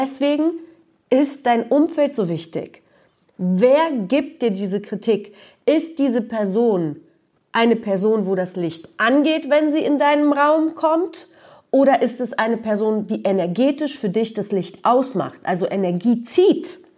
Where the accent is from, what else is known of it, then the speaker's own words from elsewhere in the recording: Poland; born there; ich bin ja in Polen geboren